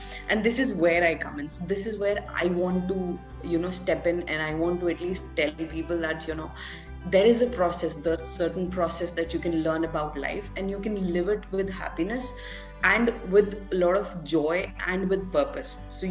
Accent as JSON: {"language": "English", "region": "Delhi", "country": "India", "said": "I'm basically somewhere from Delhi. And I have been born and brought up in, so I was born at one place and then I was brought up in multiple places."}